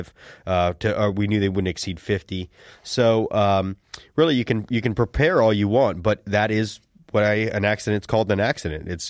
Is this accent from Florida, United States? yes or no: yes; Sarasota, Florida, United States; during training here in my hometown of Sarasota